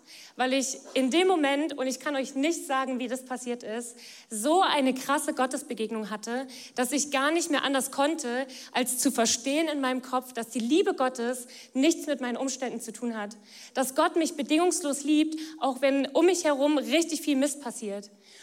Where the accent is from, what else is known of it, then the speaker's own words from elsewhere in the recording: Rhineland-Palatinate, Germany; Ich komme eigentlich gar nicht aus dieser Region. Ich komme eigentlich aus Rheinland-Pfalz, aus dem Westerwald.